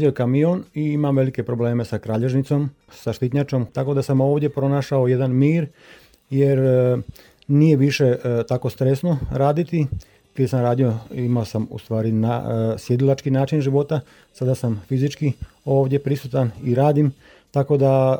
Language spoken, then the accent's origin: Croatian; Vinkovci, Vukovar-Syrmia County, Croatia; Ja dolazim iz Vinkovaca.